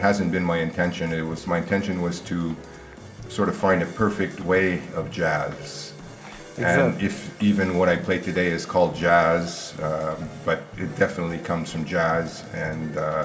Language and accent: English; Montreal, Quebec, Canada; born there; Yes, I was born in Montreal.